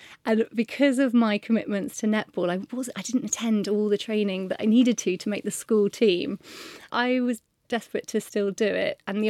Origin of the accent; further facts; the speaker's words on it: South West England, United Kingdom; I grew up on Dartmoor and just lived as much of my life outside as possible. We were in the middle of nowhere.